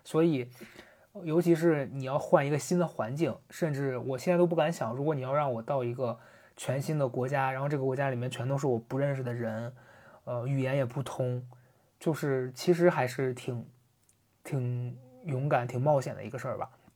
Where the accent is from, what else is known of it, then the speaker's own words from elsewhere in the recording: Xi'an, Shaanxi, China; now in Beijing, China; 我在北京生活的这几年，我会觉得离开这个地方你会觉得比如说我家乡的这个城市西安